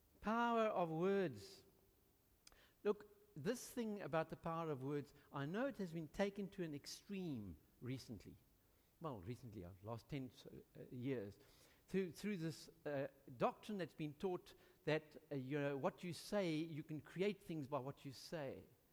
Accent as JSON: {"language": "English", "town": "Florida", "region": "Gauteng", "country": "South Africa", "tie": "born or raised there", "said": "I grew up in Florida and then Transvaal."}